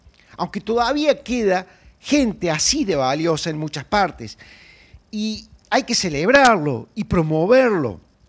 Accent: Charras, Córdoba, Argentina; Yo ayer estuve en mi pueblo, en Charras, al sudeste de Río Cuarto

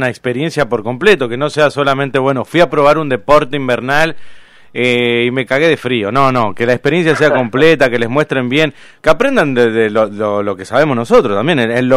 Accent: Ushuaia, Tierra del Fuego, Argentina; somos de acá de Ushuaia, te he visto muchas veces en la nieve

